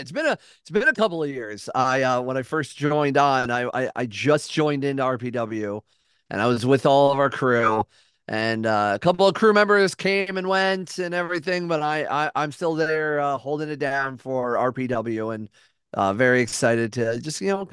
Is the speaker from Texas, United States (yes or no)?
no; Akron, Ohio, United States; now in Toledo, United States; because I'm originally from Akron, Ohio. I reside in Toledo, Ohio.